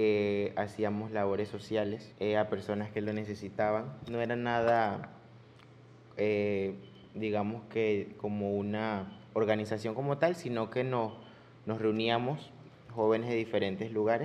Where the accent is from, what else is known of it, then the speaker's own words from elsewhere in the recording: Río Guanche, Colón, Panama; tengo 24 años, soy de Río Guanche, cercano al pueblo de Portobelo.